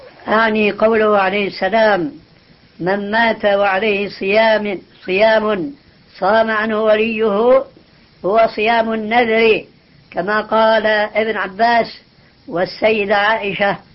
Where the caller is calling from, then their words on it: Aden, Yemen; الشيخ نحن هنا من اليمن من عدن